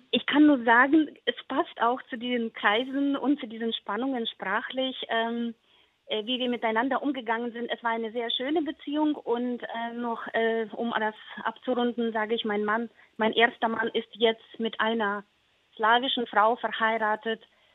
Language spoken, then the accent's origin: German; Ukraine; German is a second language; Und ich bin Ukrainerin